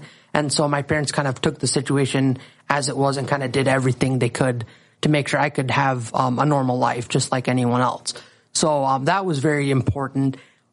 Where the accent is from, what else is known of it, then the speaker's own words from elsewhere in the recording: Lakeville, Minnesota, United States; I'm 25 years old, and I'm from Lakeville, Minnesota.